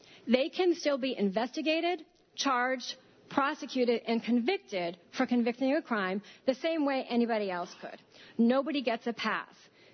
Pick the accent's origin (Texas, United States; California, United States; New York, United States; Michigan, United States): New York, United States; Ithaca; I'm from Ithaca.